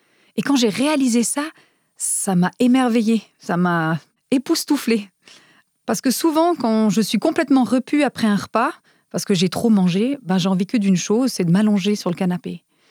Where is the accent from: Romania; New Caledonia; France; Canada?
Romania; French is a second language; je me rappelle d'ailleurs quand j'étais enfant en Roumanie